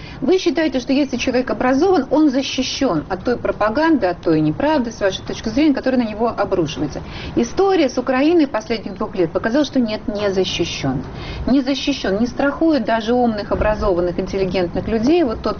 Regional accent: North Ossetia–Alania, Russia; Я из северной Осетии, я россиянин.

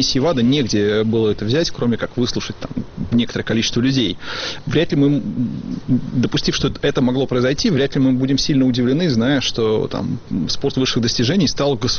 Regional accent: Belarus; Я не знаю, я вот лично из Беларуси

